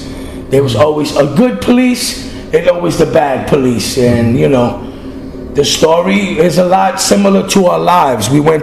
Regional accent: Brooklyn, New York, United States; Yeah, I mean, I grew up in Brooklyn, East New York since a child.

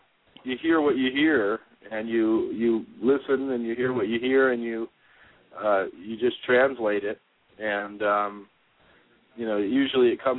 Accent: Connecticut, United States; moved away as an adult; also born or lived in Maryland / New Orleans; now in San Francisco, United States; I was born in Maryland and, you know, grew up in Connecticut from about age 3 to, you know, through college. And moved down to New Orleans for about 5 years

